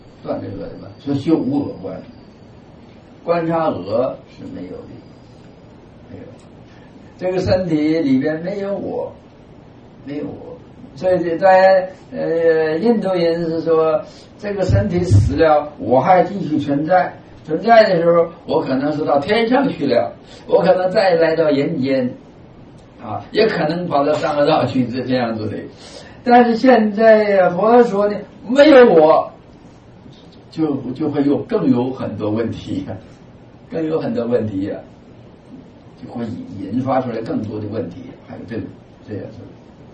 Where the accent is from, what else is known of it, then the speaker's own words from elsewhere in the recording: China; 我们中国人对这个问题有注意吧？